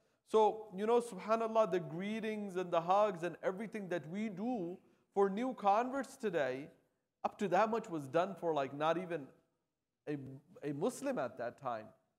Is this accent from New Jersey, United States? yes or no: yes; New Jersey, United States; I was in New Jersey, that's my hometown, about a few months ago.